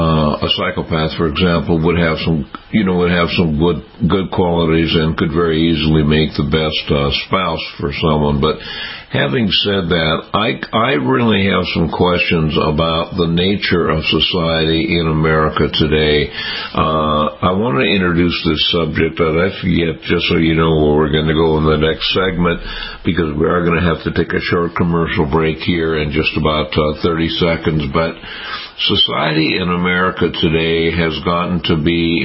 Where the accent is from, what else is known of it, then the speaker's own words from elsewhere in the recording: Seattle, Washington, United States; when I was growing up in Seattle, Washington.